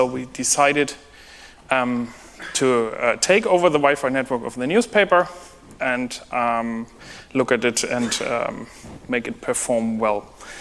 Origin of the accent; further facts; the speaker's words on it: Kiel, Schleswig-Holstein, Germany; I'm from Kiel, which is about an hour north from here.